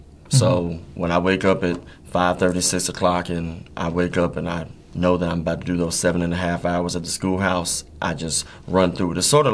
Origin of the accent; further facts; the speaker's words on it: Memphis, Tennessee, United States; also born or lived in Mobile, Alabama; And I was born in Mobile, Alabama, but I was raised in Memphis. Graduated from Central High School.